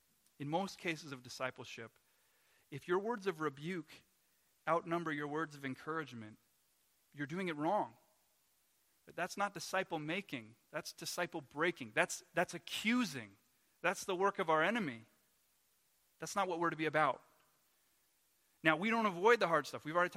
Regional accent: Canada; We as Canadians, we don't go very deep. I don't know if that's just a Canadian thing

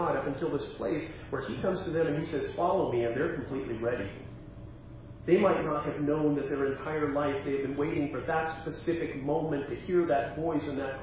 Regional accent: Memphis, Tennessee, United States; Yeah, I'm from Memphis.

